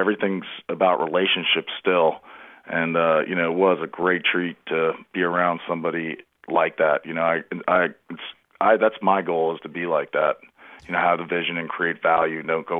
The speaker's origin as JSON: {"language": "English", "town": "Lake Mary", "region": "Florida", "country": "United States", "said": "So I'm from Lake Mary. I went to Lake Mary High School, and then I played football up at the University of Rhode Island."}